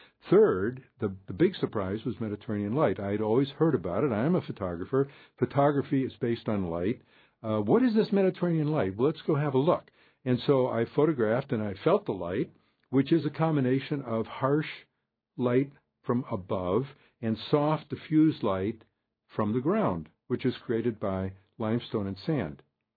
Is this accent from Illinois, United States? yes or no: yes; Chicago, Illinois, United States; And the two guys that welcomed us were from, one, Brooklyn, the other, Chicago, my hometown.